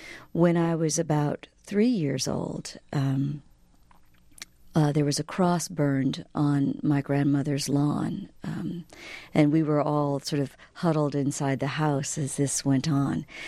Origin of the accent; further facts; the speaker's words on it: Mississippi, United States; born there; Well, you know, I was born in 1966 in Mississippi, and it seems like so long ago